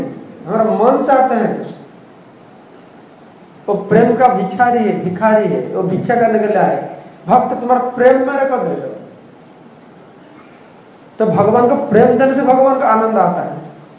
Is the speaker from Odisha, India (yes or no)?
yes; Odisha, India; हाँ, उड़ीसा में, मैं तो उड़ीसा से आया ना